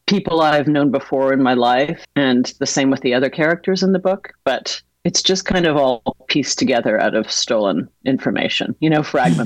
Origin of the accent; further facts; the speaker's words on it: Canada; moved away as an adult; also born or lived in Boston, United States; now in United States; I grew up in Canada, though I was born in Boston, and I went to college down in the States, and I have been here basically ever since then.